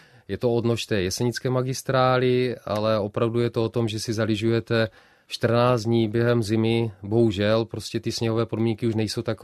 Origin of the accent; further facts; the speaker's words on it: Budišov nad Budišovkou, Moravian-Silesian Region, Czechia; můj tatínek byl trenérem v klubu biatlonu v Budišově nad Budišovkou, odkud pocházím.